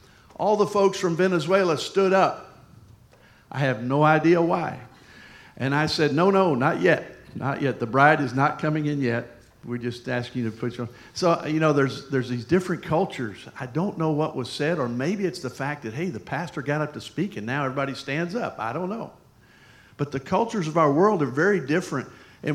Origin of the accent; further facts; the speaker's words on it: Michigan, United States; My dad, we grew up in Michigan, so my dad was all about American cars.